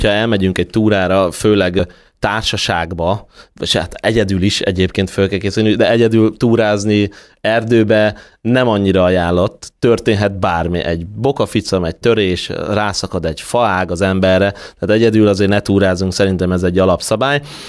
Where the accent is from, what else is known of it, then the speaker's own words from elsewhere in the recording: Hungary; meg egy magyarok vagyunk itt alaphangulat a kis pálinka a túra során